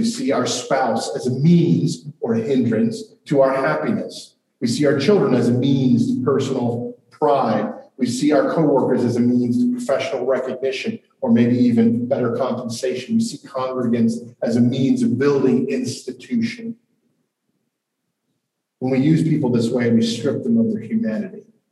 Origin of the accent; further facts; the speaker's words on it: New York, United States; I grew up in the New York metro area. That's where I learned how to drive.